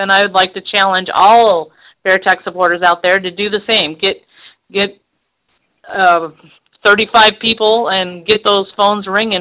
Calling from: Kennewick, Washington, United States; on her cell phone, and I'm calling from Kennewick.

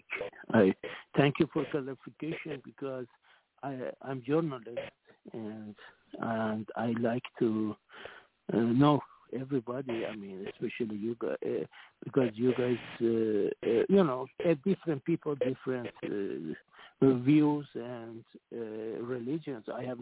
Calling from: Singapore; Yes, sir. Of course, yes, yes, sir.

